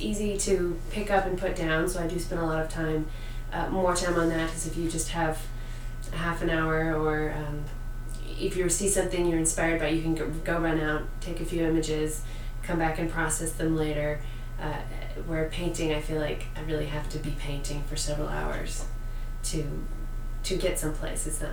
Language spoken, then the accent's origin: English; Austin, Texas, United States; also born or lived in Oklahoma City; Born and raised in Austin, Texas. I did live in 2 years in Oklahoma City, interim while my husband was teaching at another place.